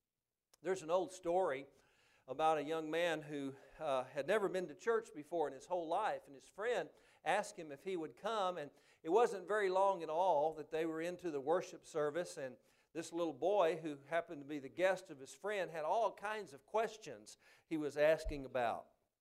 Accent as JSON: {"language": "English", "region": "Texas", "country": "United States", "tie": "born or raised there", "said": "the little church that I grew up in West Texas?"}